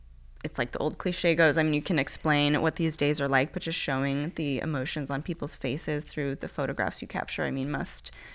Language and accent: English; San Diego, California, United States; I'm from San Diego, and people like sports there